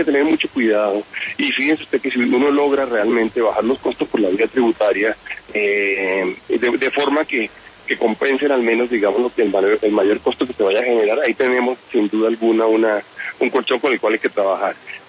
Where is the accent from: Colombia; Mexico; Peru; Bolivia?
Colombia; tenemos que tener como colombianos muchísimo cuidado